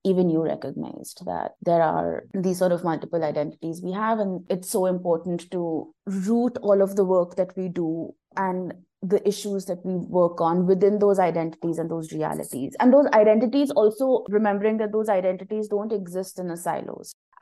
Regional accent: India; I come from India

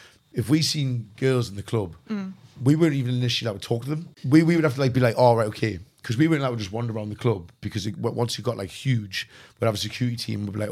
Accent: Sunderland, North East England, United Kingdom; We're from Sunderland.

